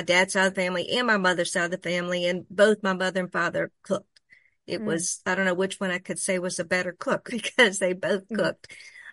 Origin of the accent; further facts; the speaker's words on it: Monroe, Louisiana, United States; I grew up in Monroe, but my mother's family, this is based largely on my mother's side of the family.